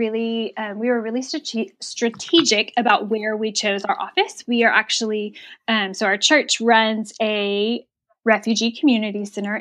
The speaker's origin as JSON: {"language": "English", "region": "Texas", "country": "United States", "said": "I'm like, you remember that whole Ebola thing in the U.S.?"}